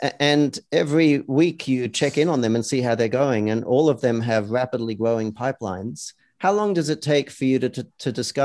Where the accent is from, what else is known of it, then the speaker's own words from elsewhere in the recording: Australia; I come from Australia where we have a lot of socialist, employment law.